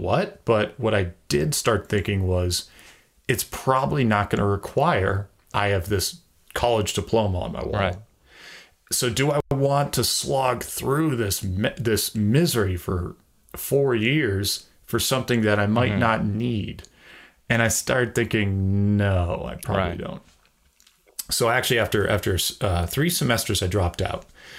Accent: Massachusetts, United States; I grew up in Massachusetts, so I went to UMass Amherst, and I thought this is my chance to start over.

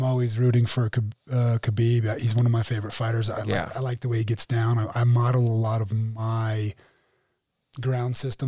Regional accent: Ireland; Yeah, I'm Irish.

